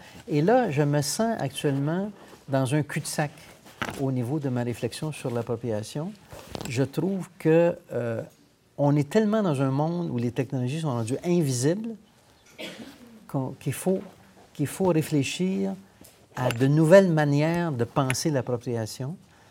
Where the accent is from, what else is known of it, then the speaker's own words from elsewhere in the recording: Quebec, Canada; On appelait ça le printemps érable chez nous au Québec.